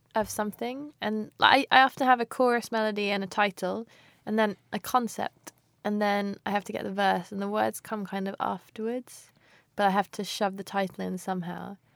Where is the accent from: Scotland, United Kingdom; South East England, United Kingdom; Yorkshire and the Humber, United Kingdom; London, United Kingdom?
London, United Kingdom; I'm a Londoner